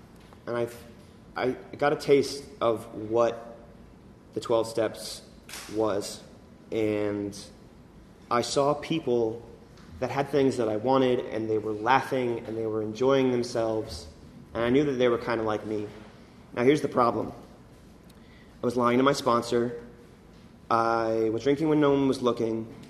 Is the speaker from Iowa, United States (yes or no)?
no; San Francisco, California, United States; born there; now in New York, United States; I went out west for college. I was born in San Francisco, so I kind of missed the West Coast.